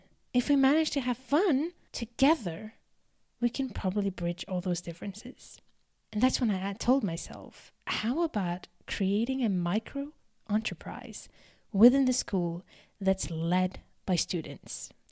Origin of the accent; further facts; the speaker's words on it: Algeria; also born or lived in Serbia; I came from Algeria, a country that was going through severe crisis with the terrorism, I was told that I came from a country of barbarians. This was a time when I had just moved from Serbia. I lived in what used to be Yugoslavia